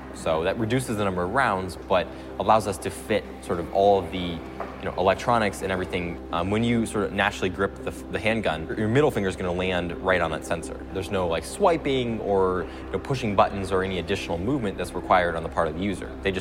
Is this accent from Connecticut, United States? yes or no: no; Boulder, Colorado, United States; And I'm from Boulder, Colorado, which is about a half an hour away from Aurora.